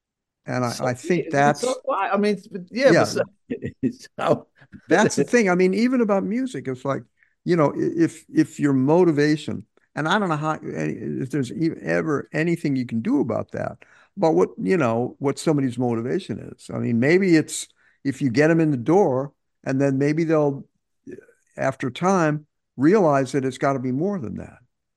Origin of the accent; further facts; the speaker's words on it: St. Louis, Missouri, United States; there's a program in St. Louis, in my hometown, called Jazz St. Louis